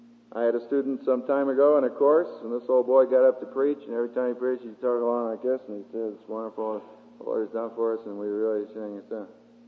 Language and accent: English; Philadelphia, Pennsylvania, United States; I came from Philadelphia, and if you do, you know the problem.